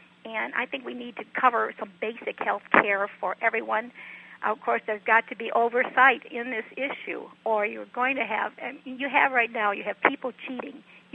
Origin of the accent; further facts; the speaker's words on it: Chicago, Illinois, United States; now in Florida, United States; No. We came from Chicago, but we live